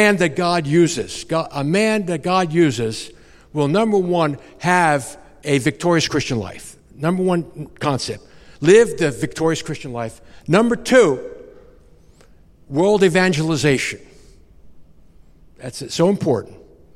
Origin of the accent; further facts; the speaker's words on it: Short Hills, New Jersey, United States; I did not grow up in riches, okay? I'm from Short Hills, New Jersey. Look it up, richest town in the USA.